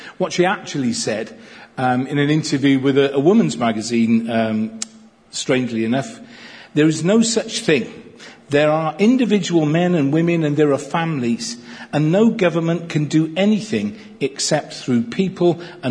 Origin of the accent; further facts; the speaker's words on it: Crosskeys, Wales, United Kingdom; So I grew up in South Wales, as you know, in a little mining village called Cross Skeet. It's about 7 miles north of Newport. And it's a pretty typical valleys village, lots of terraced houses.